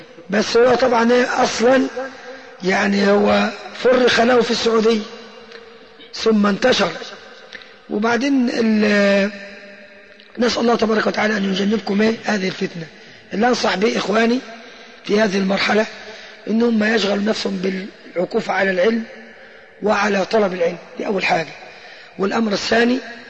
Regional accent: Bani Affan, Giza Governorate, Egypt; أنا والله الحمد شغلي في قرية في نفس قريتي يبعد عن بيتي 150 متر بالضبط أو 100 متر في قرية بني عفان، تبعد عن بني سيف 3 كيلو بعد يعني جنوب الجيزة بساعة ونص

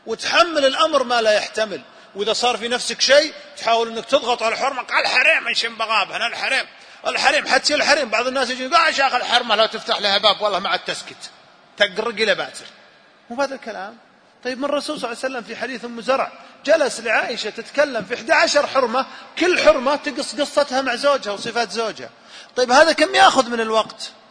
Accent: Saudi Arabia; أنا من السعودية.

